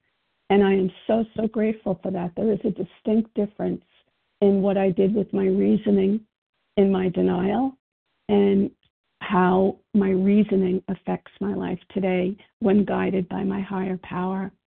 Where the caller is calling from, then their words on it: Virginia, United States; recovering compulsive overeater, calling from Virginia.